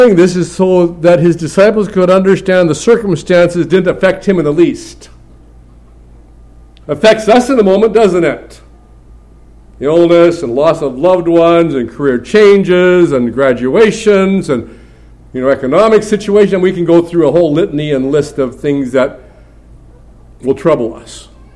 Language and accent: English; Northwest, United States; growing up in the Northwest, and there were a lot of examples given from the pulpit of fishing